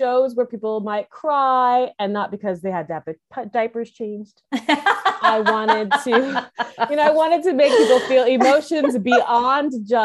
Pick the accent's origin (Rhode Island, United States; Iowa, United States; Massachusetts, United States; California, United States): California, United States; also born or lived in Guam / Oklahoma / Texas; So I was military, but most of my time was spent in California, but I did live in Guam. I lived in Oklahoma. I lived in Texas, but most of my time was spent in the Central Valley of California.